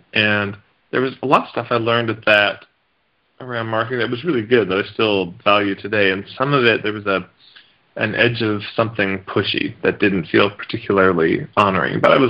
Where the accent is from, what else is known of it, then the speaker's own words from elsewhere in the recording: Edmonton, Alberta, Canada; I grew up in Edmonton, Alberta, and I went to a Waldorf school